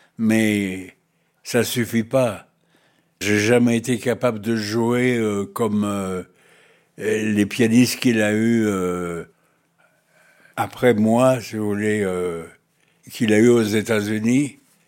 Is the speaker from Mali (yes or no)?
no; France; mais je suis français